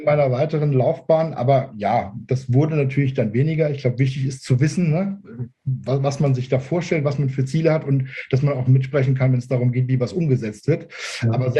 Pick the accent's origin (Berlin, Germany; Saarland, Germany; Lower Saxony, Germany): Saarland, Germany; Saarbrücken; Also ich komme aus Saarbrücken.